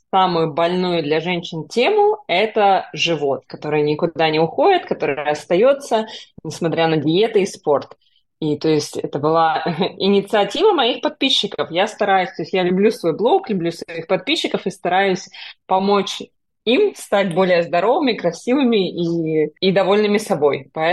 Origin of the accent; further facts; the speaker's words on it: Novosibirsk, Novosibirsk Oblast, Russia; also born or lived in China / Thailand; now in Australia; Я переехала в Австралию примерно 6 лет назад. Родом я из Новосибирска, но так получилось, что я жила и в Китае, и в Таиланде.